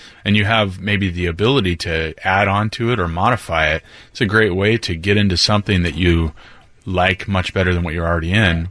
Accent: Roy, United States; where I grew up in Roy

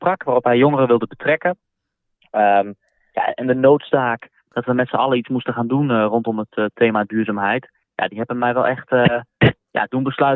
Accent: Noordscheschut, Drenthe, Netherlands; Ik kom uit Noordse Schut. Dat ligt in Drenthe.

